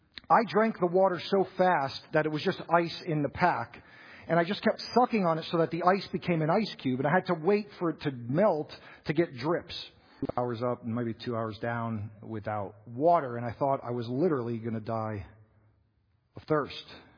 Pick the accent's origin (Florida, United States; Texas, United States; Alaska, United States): Florida, United States; Now, growing up in Florida, where it's hot year round, we indeed know what it is to be thirsty.